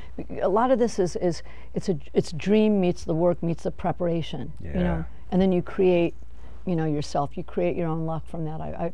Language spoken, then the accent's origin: English; Van Nuys, California, United States; I'm from Van Nuys. My dad sold insurance.